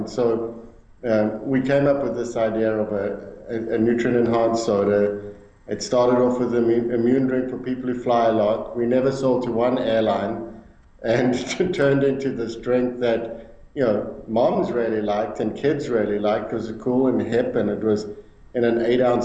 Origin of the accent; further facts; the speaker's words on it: South Africa; now in Minneapolis, United States; I'm South African, living in Minneapolis. I've lived here for 9 years